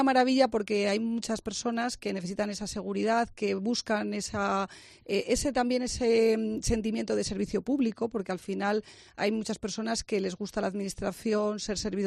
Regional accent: Zamora, Castile and León, Spain; porque la gente, como somos de Zamora, busca mucho la oposición de la administración más cercana

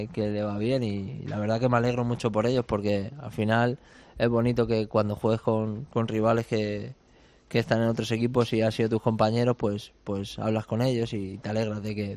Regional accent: Madrid, Community of Madrid, Spain; Yo soy de La Ventilla, ahí al lado del barrio Pilar.

